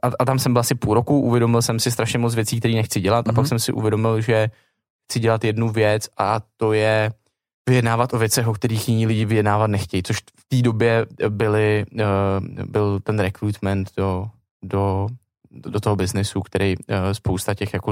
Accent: Prague, Czechia; Vinohrady mají krásný genius locí a krásnou architekturu a jsem tam prostě celý život.

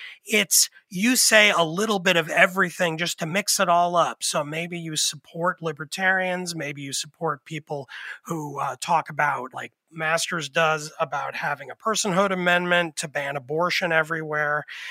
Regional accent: Pennsylvania, United States; It's big in my home state, lamentably, of Pennsylvania.

